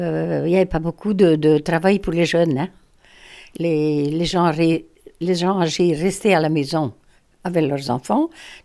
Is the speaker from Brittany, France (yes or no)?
yes; Ouessant, Brittany, France; born there; Je suis née à Ouessant, dans cette maison.